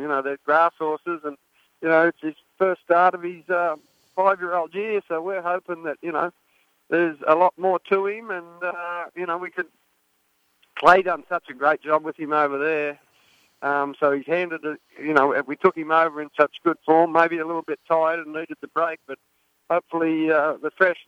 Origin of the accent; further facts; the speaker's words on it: Australia; Geez, Steve, being an Aussie, I think I'd like to take him down to the Melbourne Cup.